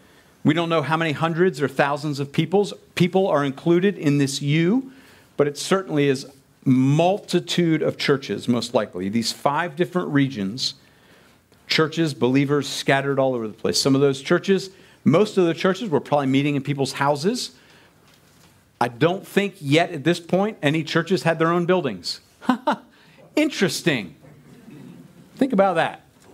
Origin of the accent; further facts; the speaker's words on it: Pennsylvania, United States; I grew up in Pennsylvania. We look down on the West Virginians.